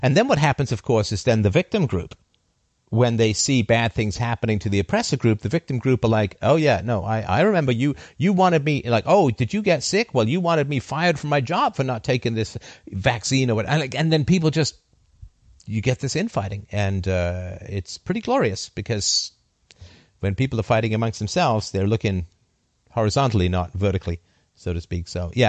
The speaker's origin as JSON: {"language": "English", "country": "Canada", "said": "oh, I'm down here from Canada, big smile on my face, and everybody gave me a big smile back, like, oh, this is going to be easy. He's Canadian."}